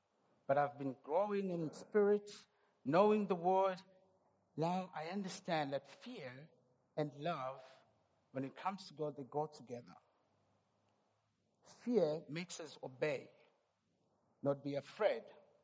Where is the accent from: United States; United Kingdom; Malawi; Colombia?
Malawi; By the way, I'm from Malawi, so I don't know much of isiZulu.